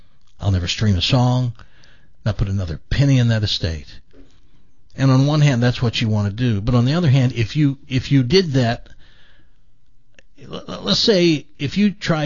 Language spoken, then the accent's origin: English; Tennessee, United States; I'm from the South. I'm from Tennessee. We had a lot of tornadoes. I was in a tornado as a kid.